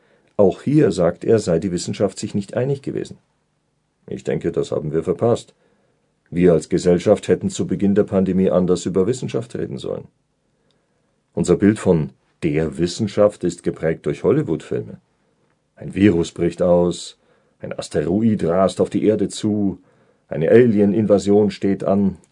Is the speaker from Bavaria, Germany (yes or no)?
no; Hesse, Germany; Ich bin Hesse, und der Hesse hat einen gewissen Langmut.